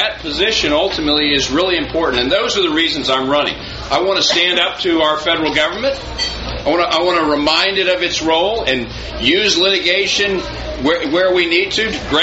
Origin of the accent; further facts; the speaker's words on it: San Antonio, Texas, United States; I grew up in San Antonio. I'm the San Antonio boy who worked on a ranch near Seguin in summers and learned those values.